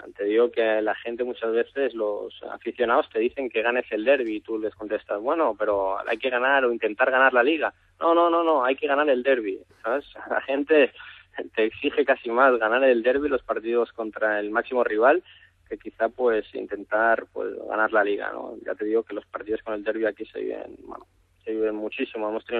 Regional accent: Barcelona, Catalonia, Spain; yo soy de Barcelona

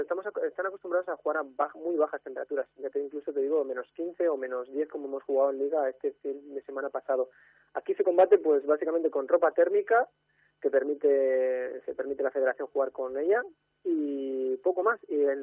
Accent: Spain; No, soy el único español y sí, el único extranjero incluso del staff.

